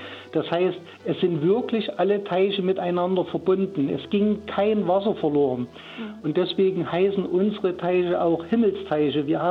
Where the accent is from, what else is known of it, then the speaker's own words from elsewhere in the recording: Dittersdorf, Germany; now in Plotten, Germany; Nee, ich stamme eigentlich aus Dittersdorf. Das ist 3,5 Kilometer entfernt. Und mich hat die Liebe nach Plotten verschlagen.